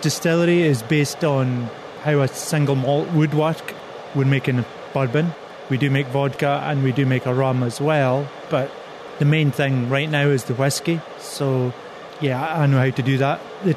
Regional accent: Islay, Scotland, United Kingdom; I grew up on Islay, which is an island in the west coast. And on Islay, there are 12 distilleries. There are 3,000 people.

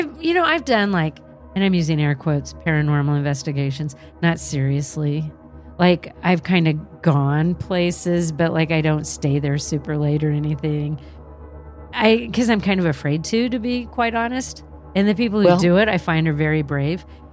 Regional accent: Fort Scott, Kansas, United States; now in Joplin, United States; born and raised in Fort Scott, Kansas. That's not far from you. But currently living in Joplin, Missouri.

